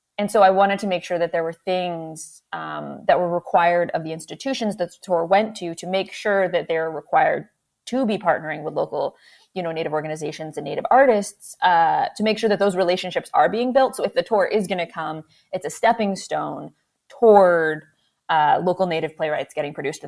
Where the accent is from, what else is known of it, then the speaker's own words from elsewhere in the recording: Connecticut, United States; I'm zooming in from my traditional lands in Connecticut. I'm a citizen of the Mohegan tribe, and I'm happy to be here at home